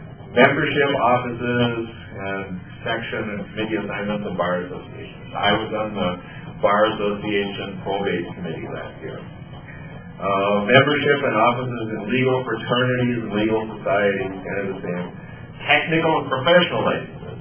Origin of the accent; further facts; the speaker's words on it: Iowa, United States; born there; So I was born here in Iowa.